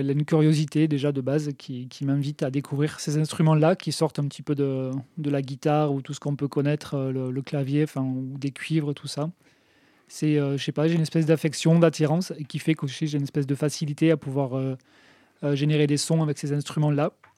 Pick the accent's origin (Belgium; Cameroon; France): France; Saint-Affrique, Occitanie; born there; Je suis né à Sainte-Afrique, la petite ville de Sainte-Afrique.